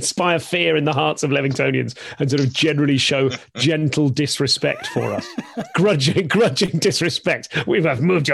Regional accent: Cubbington, West Midlands, United Kingdom; also born or lived in Lillington; I think I grew up in Cubbington, but I may have grown up in Lillington. They were very near each other. I think I probably grew up technically in Cubbington. I was on Leicester Lane, if that means anything to anyone.

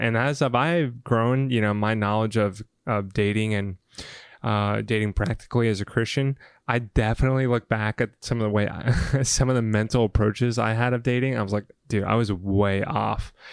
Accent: the South, United States; because I came from the South, and it was like all physical boundary

